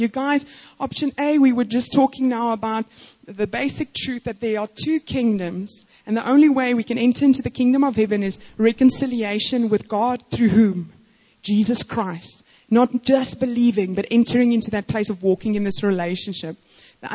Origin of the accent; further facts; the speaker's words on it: South Africa; And he's like, South Africa. And I was like, Exemos, I could see, because he's such a gentleman, and I thought, you must be from my country.